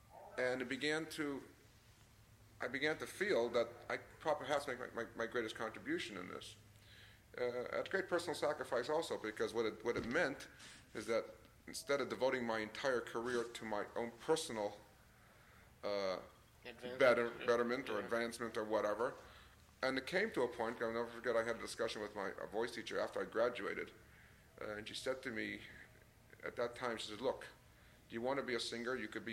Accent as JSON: {"language": "English", "town": "Hartford", "region": "Connecticut", "country": "United States", "tie": "born or raised there", "said": "Okay. I come from Hartford, Connecticut."}